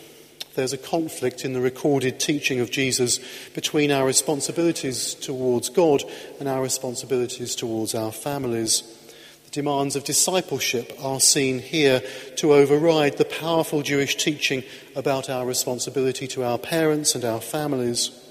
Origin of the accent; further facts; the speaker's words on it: Caterham, South East England, United Kingdom; I am Emmy's boy. I'm from Caterham. I'm an Anglican. I'm a priest. I'm a Londoner. I'm a husband. I'm a father. I'm British and I'm European too.